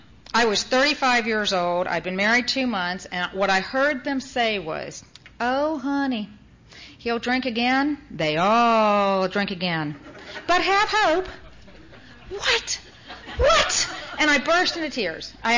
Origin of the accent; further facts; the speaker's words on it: Canada; also born or lived in overseas; now in Wetumpka, United States; I am not originally from Wetumpka, Alabama, just in case you couldn't tell. I am originally Canadian. My mother is English. My father was Dutch. I spent most of my life growing up overseas